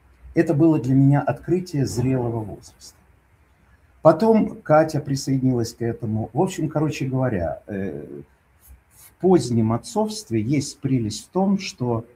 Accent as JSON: {"language": "Russian", "country": "Ukraine", "said": "Потому что, ну, я с Украины и так далее."}